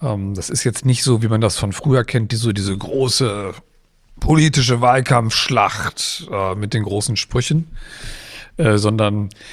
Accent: Kiel, Schleswig-Holstein, Germany; Ich komme auch aus Kiel

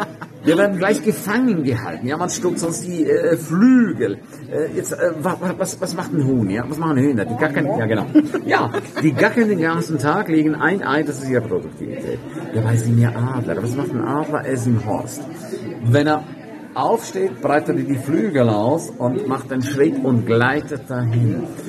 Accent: St. Moritz, Graubünden, Switzerland; in meiner Heimatstadt, in St. Moritz.

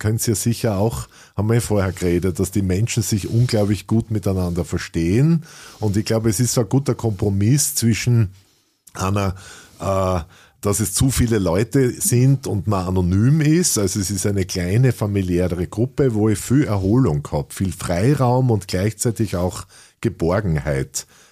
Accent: Austria; doch kühler ist als bei uns in Österreich

